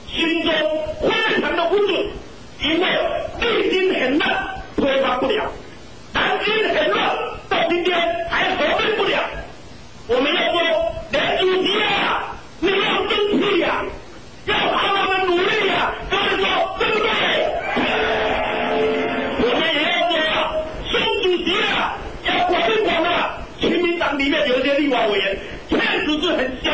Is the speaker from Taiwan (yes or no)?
yes; Taiwan; 我们勇敢的台湾人，台湾人如今中国人，然后到大陆做生意的时候就说我们都是中国人